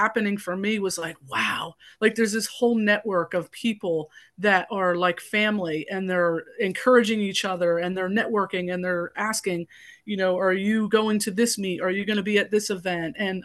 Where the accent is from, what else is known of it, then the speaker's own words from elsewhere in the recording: New York, United States; now in Pennsylvania, United States; I came all the way from New York to come to Penn State and I've never left.